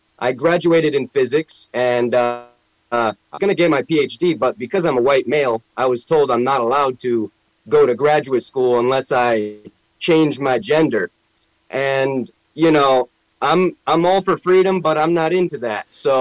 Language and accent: English; Ukraine; English is a second language; moved away; I'm from Ukraine.